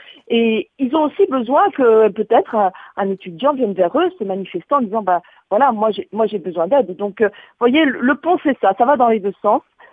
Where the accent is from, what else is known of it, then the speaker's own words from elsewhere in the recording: Occitanie, France; chez nous en Bigorre, il y en a de la neige, il y en a en quantité sur nos montagnes